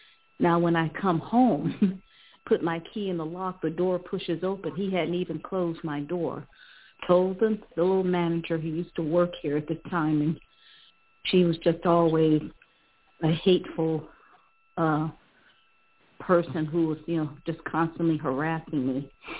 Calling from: Ohio, United States; Yes, I'm calling from Ohio.

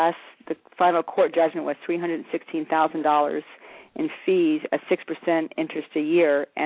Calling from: Miami, Florida, United States; I'm calling from Miami, Florida.

